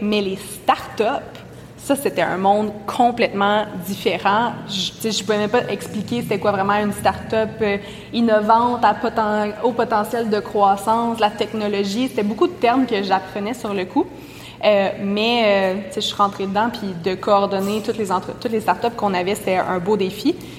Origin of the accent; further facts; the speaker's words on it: Quebec, Canada; Puis moi, je viens de l'Outaouais